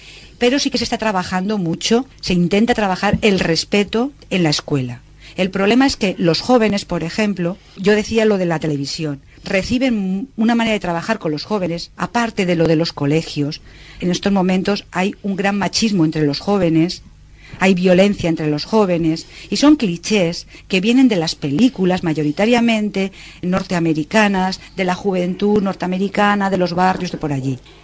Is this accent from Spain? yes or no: yes; Valencia, Valencian Community, Spain; Yo puedo irme a Galicia, vivir con los gallegos, pero sé que soy de Valencia y si hablar valenciano no se me olvida, pero voy a aprender gallego.